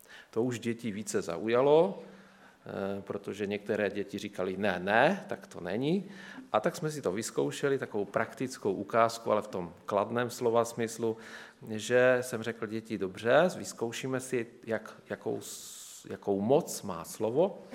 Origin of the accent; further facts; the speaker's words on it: Silesia, Czechia; A hned na nás poznají, že jsme tady někde ze Slezska, z Moravy. No a je to dané tím, že máme trošičku jinou řeč nebo jiné délky a podobně.